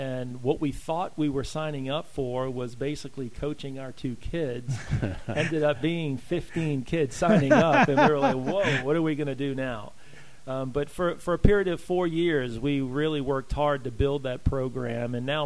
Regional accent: New Orleans, Louisiana, United States; I'm actually from New Orleans, born and raised.

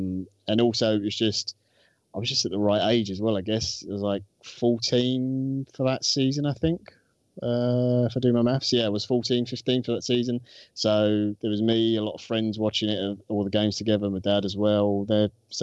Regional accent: London, United Kingdom; now in Essex, United Kingdom; I was born in London. I live out in Essex now, as most of the listeners know. But yeah, all the family's from North London, all Arsenal fans, was brought up around it.

